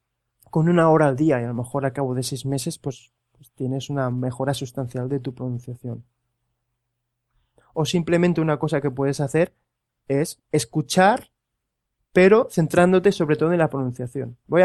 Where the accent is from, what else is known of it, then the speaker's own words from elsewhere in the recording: Spain; se olvida que soy español